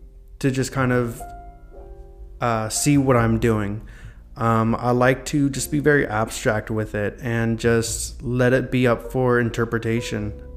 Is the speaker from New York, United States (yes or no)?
no; North Carolina, United States; You know, I grew up in North Carolina, so rainy weather all the time. I loved it.